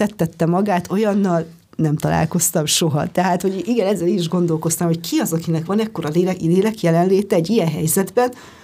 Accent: Harghita, Romania; ott, ahol én felnőttem, Gyergyó meg Szováltak között

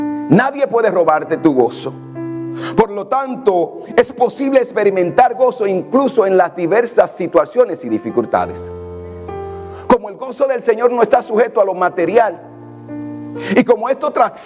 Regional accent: Dominican Republic; Como yo le dije, yo fui uno de esos que cuando niño yo decía, cuando yo me vaya para Nueva York, porque para los que no son dominicanos, en los Estados Unidos solamente existe el estado de Nueva York.

